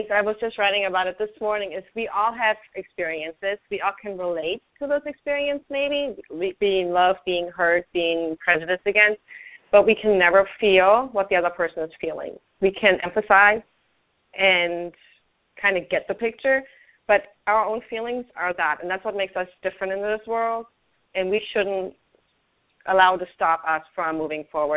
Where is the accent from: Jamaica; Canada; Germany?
Germany; And I grew up in Germany, which is a very different culture.